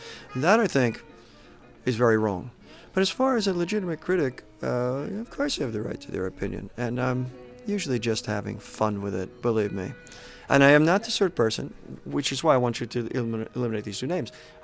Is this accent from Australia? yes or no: no; New York, United States; humor is something I grew up with in a very radical left-wing community. And I was very insular. I grew up in New York in this community.